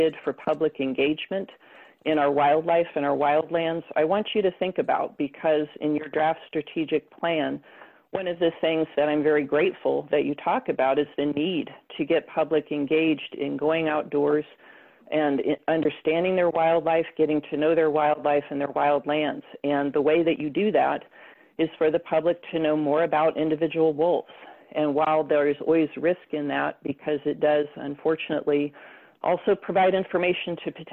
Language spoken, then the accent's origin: English; Seattle, Washington, United States; I'm from Seattle.